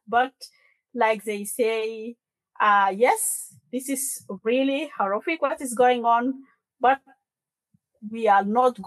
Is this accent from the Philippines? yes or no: no; South Sudan; at the some point when I said I'm from South Sudan